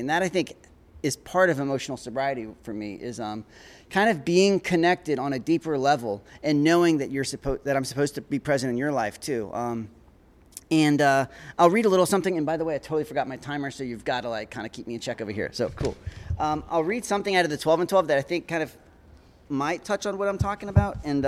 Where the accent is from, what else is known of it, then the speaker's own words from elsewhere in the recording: Olympia, Washington, United States; I'm from Olympia, Washington.